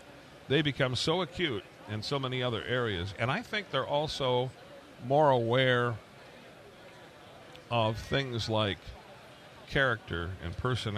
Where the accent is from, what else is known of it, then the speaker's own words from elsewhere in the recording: Detroit, Michigan, United States; there was a citizens band community when I was growing up in the Detroit area